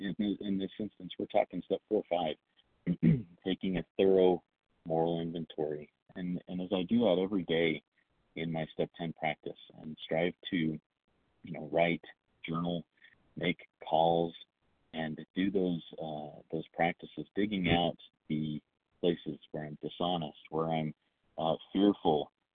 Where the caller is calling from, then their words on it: Idaho, United States; also born or lived in Washington; Hey, this is … I am, I'm calling from Idaho, typically in the state of Washington, and living in the state of recovery one day at a time.